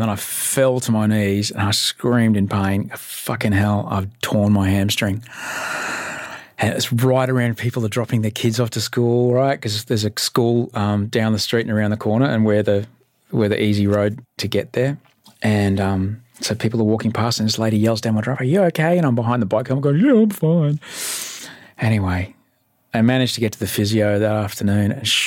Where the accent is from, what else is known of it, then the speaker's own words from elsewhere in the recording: Brisbane, Queensland, Australia; now in Sydney, Australia; I'm a 47-year-old TV host, author, dad, and stepdad from Sydney. I grew up in Brisbane. I'm an immigrant, but I'm white, so no one cares.